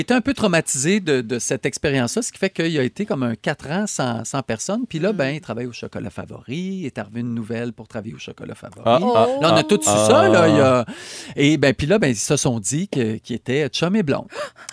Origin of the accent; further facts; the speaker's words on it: Mexico; French is a second language; moved away; Alors, tu viens d'où? Ben, je suis mexicaine. Depuis combien de temps tu es ici? Ben, ça fait comme 3 ans.